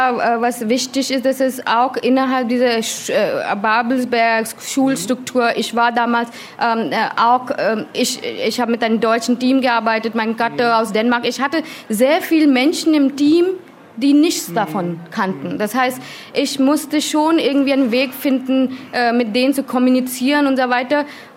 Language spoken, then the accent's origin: German; Indore, Madhya Pradesh, India; German is a second language; das ist auch der Ort, wo ich herkomme. Mein Stadt heißt Indore.